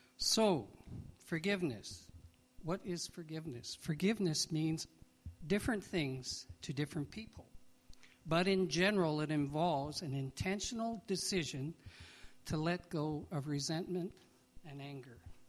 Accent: Winnipeg, Manitoba, Canada; also born or lived in Calgary; this is in Winnipeg, I grew up in Winnipeg, moved to Calgary

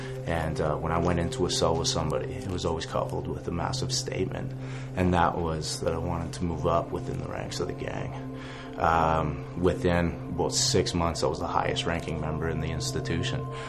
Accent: Calgary, Alberta, Canada; born there; I was born in Calgary, Alberta.

